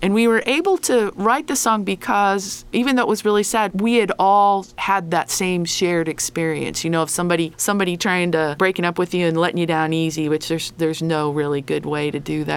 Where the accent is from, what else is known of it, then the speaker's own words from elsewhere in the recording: Ohio, United States; now in Australia; Australia now, but we both grew up in Ohio. And this song came about because we were talking about growing up in Ohio